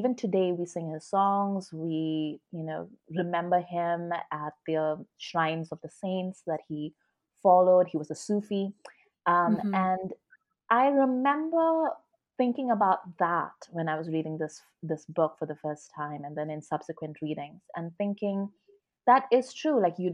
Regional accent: Delhi, India; And I'm from Delhi. Like, I grew up in Delhi.

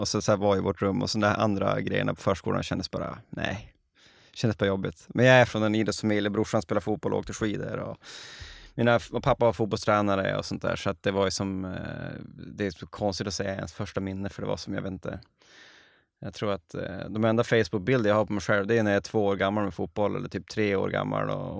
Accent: Norrland, Sweden; Man skäms ju nästan som norrlänning här, att man fick så mycket cred.

